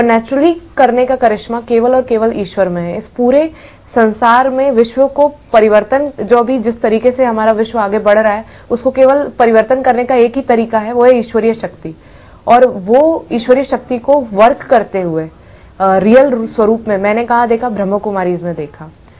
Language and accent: Hindi; Bhopal, Madhya Pradesh, India; मैं भोपाल की रहने वाली हूँ